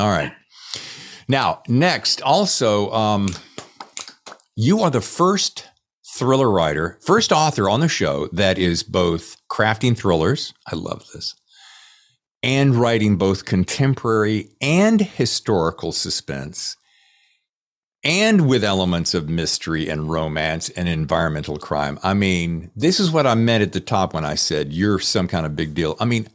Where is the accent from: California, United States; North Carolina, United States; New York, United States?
North Carolina, United States; accent: North Carolina; See, girl, I'm gonna sport my North Carolina accent.